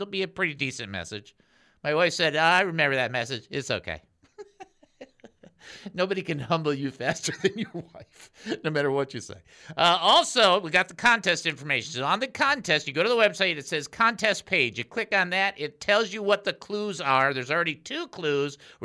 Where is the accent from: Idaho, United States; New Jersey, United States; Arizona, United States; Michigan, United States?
Michigan, United States; Detroit; But we grew up in Detroit, so what do you want, okay?